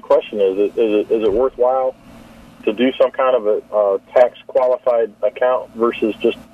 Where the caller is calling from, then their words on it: Dallas, Georgia, United States; I'm down in Dallas, Georgia.